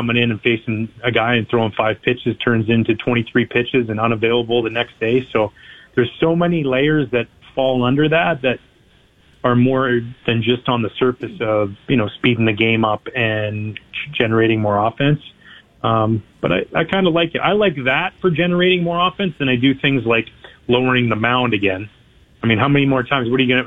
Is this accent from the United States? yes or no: no; Canada